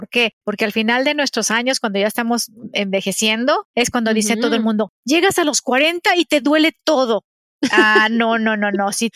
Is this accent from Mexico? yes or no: yes; Mexico; moved away as an adult; now in United States; Yo nací y crecí en México. Me vine hasta Estados Unidos cuando tenía 25.